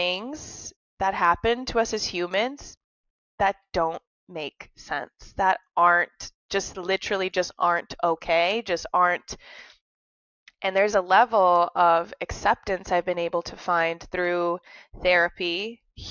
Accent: Iowa, United States; and also me growing up in Iowa, mind you

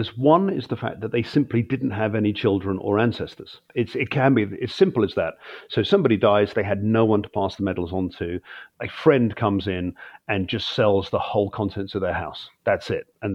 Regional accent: Exeter, South West England, United Kingdom; I actually collect medals to men from my hometown here of Exeter in Devon in the United Kingdom.

